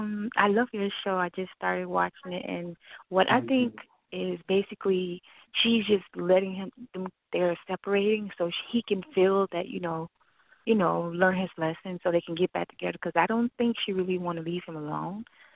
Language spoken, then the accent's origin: English; Miami, Florida, United States; And I'm from Miami, so I know how these hoes get down here.